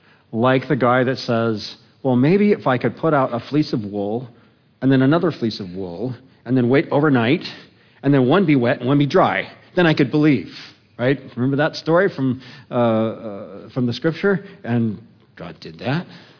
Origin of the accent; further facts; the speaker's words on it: Glendale, Arizona, United States; When I was growing up in Glendale